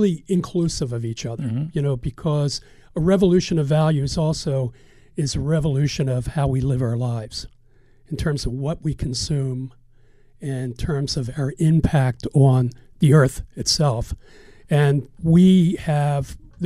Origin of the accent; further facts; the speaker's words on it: Baltimore, Maryland, United States; I'm from Baltimore. I grew up in Baltimore County, and I lived in Overly, and then I lived in Hyde's, Maryland.